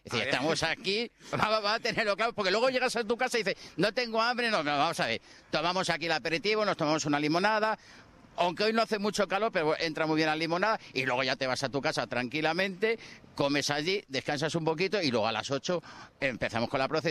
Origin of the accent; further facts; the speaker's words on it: Madrid, Community of Madrid, Spain; Este es mi pueblo, que es el pueblo de todos los madrileños que estamos aquí